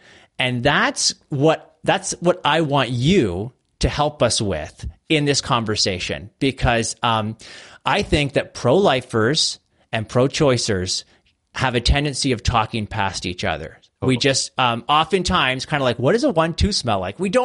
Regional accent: Canada; I'm over here in Canada. I don't know if I mentioned that. So I'm Canadian.

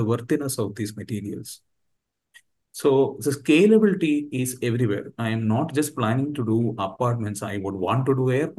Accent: Kerala, India; an obscure engineer from Kerala, from my home state, who made it in 1960s.

